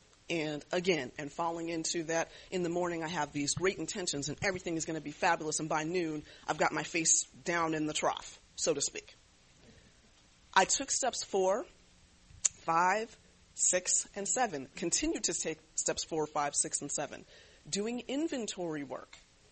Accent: East Coast, United States; now in California, United States; I am not from California. I am from the East Coast. My sister recently moved here

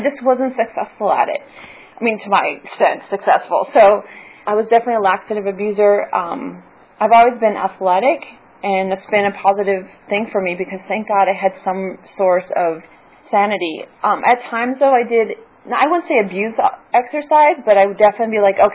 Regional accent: Minnesota, United States; And so I grew up in Minnesota where Pamela Anderson is the ideal person, and I don't look like that.

